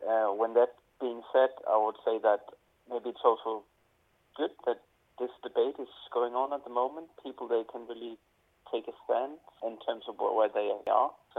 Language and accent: English; Denmark; English is a second language; now in Lincoln, United Kingdom; I'm from Denmark